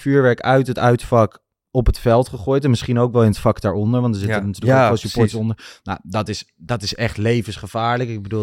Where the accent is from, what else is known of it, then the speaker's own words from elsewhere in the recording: East Netherlands, Netherlands; een tribune opgebouwd voor de tractorpulling in het oosten des lands, waar ik vandaan kom.